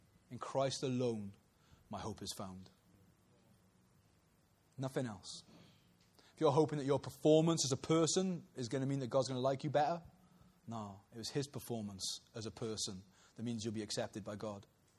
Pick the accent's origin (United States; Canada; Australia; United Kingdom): United Kingdom; Wales; because we're Welsh and we like three things, don't we?